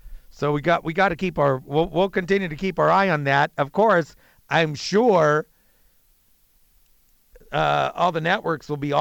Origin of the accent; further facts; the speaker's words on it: United States; but just as an American, I mean, we cannot, it is an illusion to think that we could get this economy cranking again